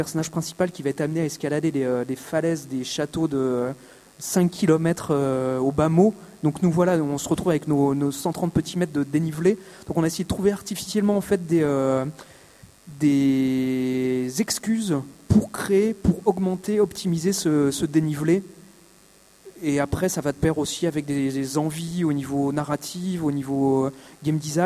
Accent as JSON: {"language": "French", "country": "France", "said": "nous on est français"}